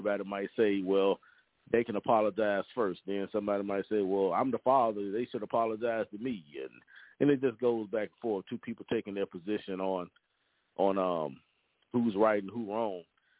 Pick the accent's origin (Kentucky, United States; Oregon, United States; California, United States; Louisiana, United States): Louisiana, United States; Monroe; I'm all about Louisiana because that's where I'm from. I'm from Monroe, Louisiana